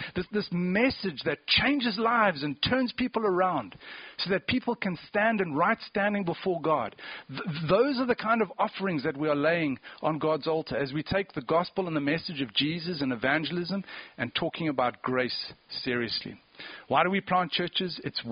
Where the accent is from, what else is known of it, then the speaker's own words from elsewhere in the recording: Cape Town, Western Cape, South Africa; I was in Cape Town. I come from Cape Town in South Africa.